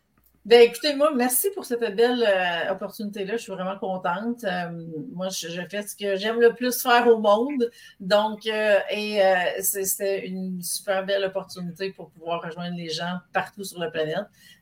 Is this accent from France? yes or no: no; Quebec, Canada; Je viens de l'Abitibi. Je viens de l'Abitibi et j'ai déménagé dans les dernières années.